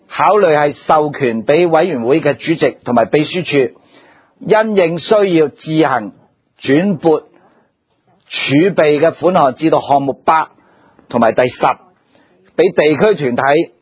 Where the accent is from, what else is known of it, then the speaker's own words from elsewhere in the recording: Hong Kong; 东亚系我哋目前即系需要我哋香港人表达个香港精神啊，去全力支持